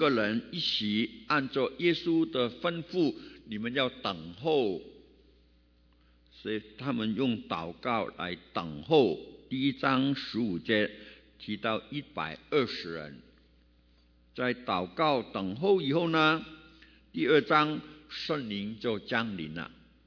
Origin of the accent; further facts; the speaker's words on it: Hong Kong; Chinese is a second language; also born or lived in Liuzhou, China; 我是广西柳州出生，在香港长大、没有机会学普通话